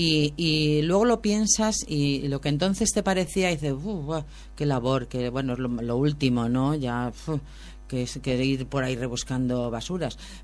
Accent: Community of Madrid, Spain; las que éramos de, pues más o menos de lo que es de Bellas Vistas, y encima somos de Cuatro Caminos, mucho cuidado, que Tetuán queda un poco más arriba

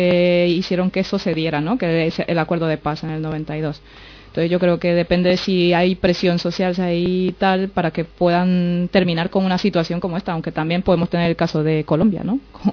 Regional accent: El Salvador; viéndolo así, como un salvadoreño, ¿no?

